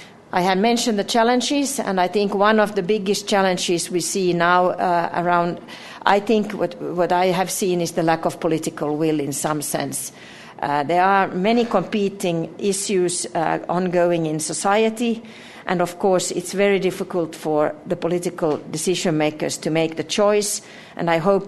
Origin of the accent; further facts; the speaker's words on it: Finland; My country, I'm from Finland, very north country, we have our indigenous people as well.